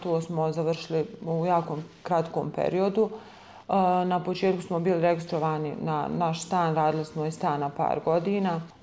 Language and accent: Bosnian; Stranjani, Federation of Bosnia and Herzegovina, Bosnia & Herzegovina; Ja sam rođena u Straljanima ovdje pored Zenice, osnovna škola Ahmed Murad Begović. Završila sam srednju ekonomsku školu u Zenici.